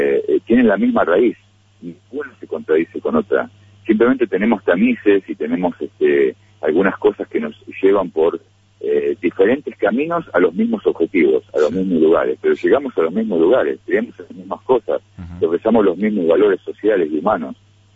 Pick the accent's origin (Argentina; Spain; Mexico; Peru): Argentina; lo cual es un orgullo para todos los que somos argentinos